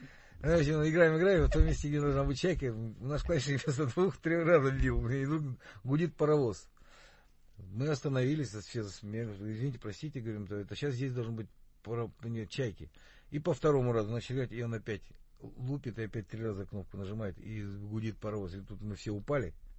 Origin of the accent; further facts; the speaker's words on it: Sakhalin Oblast, Russia; born there; Ну, дело в том, что я родился на Сахалине.